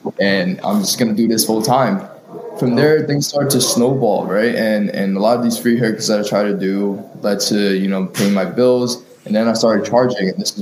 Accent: Brooklyn, New York, United States; I grew up in Brooklyn, and having like a fresh fade and haircut was ideal to have.

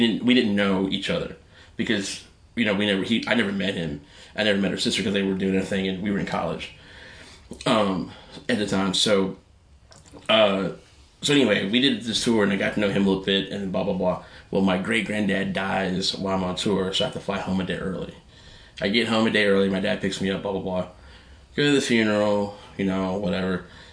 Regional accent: Athens, Georgia, United States; I'm from Georgia, from Athens.

